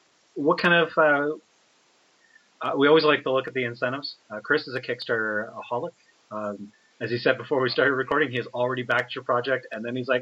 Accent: Canada; So we're Canadian.

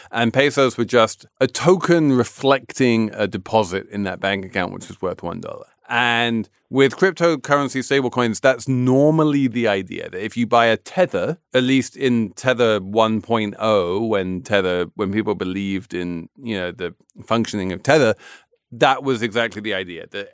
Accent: England, United Kingdom; So I am an Englishman of a certain age.

